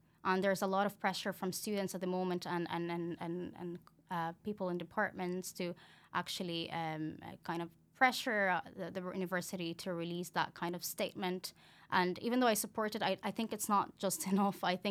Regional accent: Acre, Northern District, Israel; So if someone, like, for me, I'm from Acre, right? It was from the river to the sea.

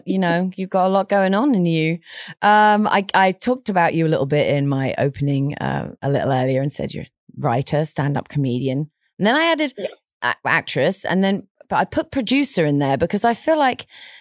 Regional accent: England, United Kingdom; And he knows I'm English.

